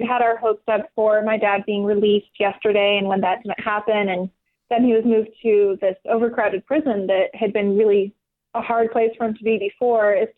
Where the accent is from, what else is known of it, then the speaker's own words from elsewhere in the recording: Turkey; Yeah, I grew up in Turkey. My parents were there. They lived there for 23 years before all of this happened